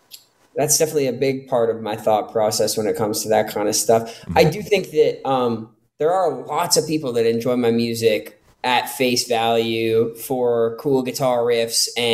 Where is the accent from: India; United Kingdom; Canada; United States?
Canada; so many of my attitudes towards the world stem from growing up in Canada.